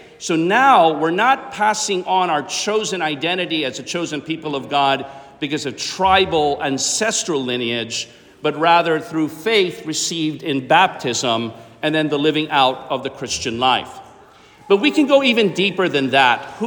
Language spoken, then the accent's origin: English; Manila, Metro Manila, Philippines; I know growing up in Manila in the Philippines